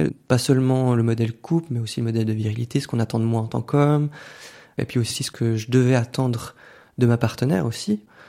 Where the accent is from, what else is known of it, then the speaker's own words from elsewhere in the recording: Valais, Switzerland; j'ai 31 ans maintenant. J'ai grandi dans le Chablais valaisan. J'ai grandi dans une famille d'immigrés de l'ouest de l'Europe, donc Portugal et Espagne. Donc avec vraiment des valeurs très chrétiennes.